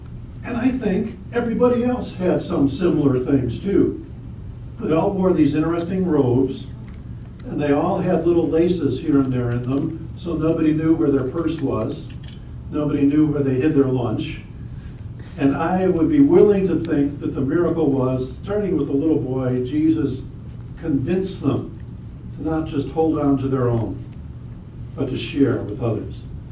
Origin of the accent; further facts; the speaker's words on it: Chicago, Illinois, United States; And I know when my dad was asked to sing solos at the church we grew up in Chicago